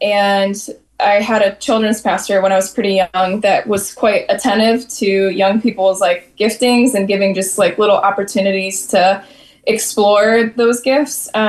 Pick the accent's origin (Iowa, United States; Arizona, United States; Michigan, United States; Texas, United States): Michigan, United States; My background, I'm from the United States. I'm from the Midwest, so kind of outside of Detroit, Michigan, and grew up in a Christian home, grew up in the church.